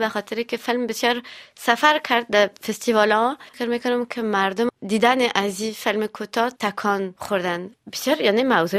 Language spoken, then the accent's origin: Persian; Montpellier, Occitania, France; now in Paris, France; در جنوب فرانسه. در اونجا بزرگ شدم دیگه، تا صنف 12 تحصیلات ما اونجا کردم. بعد از او پاریس آمدم